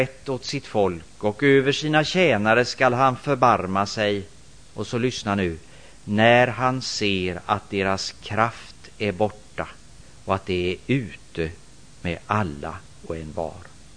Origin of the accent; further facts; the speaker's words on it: Gothenburg, Västra Götaland County, Sweden; now in Kalix, Sweden; jag vet inte riktigt när det spritter som värst här uppe. Hemma i Göteborg är det maj i alla fall.